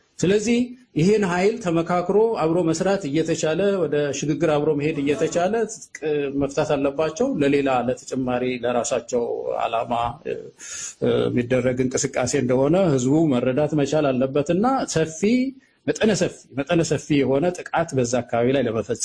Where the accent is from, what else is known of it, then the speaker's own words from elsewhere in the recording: Mehal Meda, Amhara, Ethiopia; አንደኛ መሀል ሜዳ አካባቢ እንዳልኳቸው ተወልጄ ያደግኩበት አካባቢ ነው።